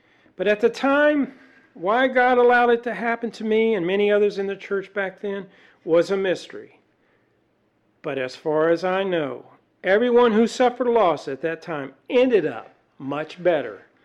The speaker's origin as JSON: {"language": "English", "region": "Tennessee", "country": "United States", "tie": "born or raised there", "said": "You know, my dad was a home builder when I grew up in Tennessee."}